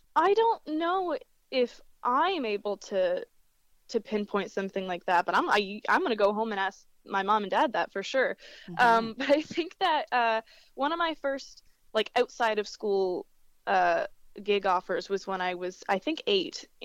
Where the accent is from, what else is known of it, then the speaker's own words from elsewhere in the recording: Kingston, Ontario, Canada; I'm from Kingston, Kingston, Ontario